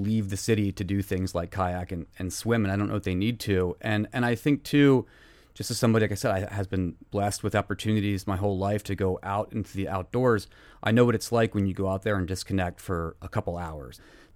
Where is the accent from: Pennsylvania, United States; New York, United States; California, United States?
Pennsylvania, United States; I'm from Berks County originally, a rural area where we could take our pick of creeks and lakes to go and splash around.